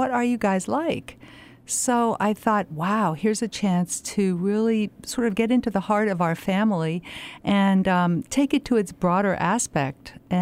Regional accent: Connecticut, United States; comes from the name of the island where I grew up in Connecticut, and it's a small private island off the coast.

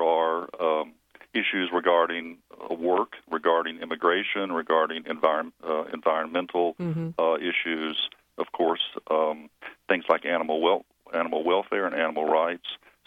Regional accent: Kentucky, United States; poultry processing in my hometown, which mm-hmm. is where I am now, which is a small town in western Kentucky.

